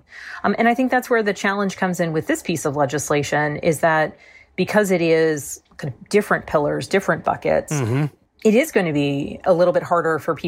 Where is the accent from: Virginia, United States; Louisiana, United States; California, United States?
Virginia, United States; You know, in my home state of Virginia, we are bringing home $100 million for broadband connectivity